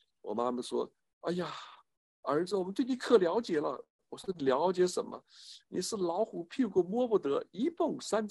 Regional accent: Guangzhou, Guangdong, China; now in Hong Kong; 我们家是广州的嘛，然后我常常回广州来

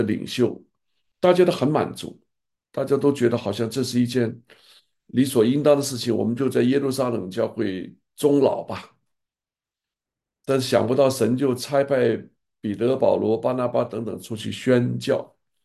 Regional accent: China; now in Taiwan; 结果他一听说我是从大陆来的

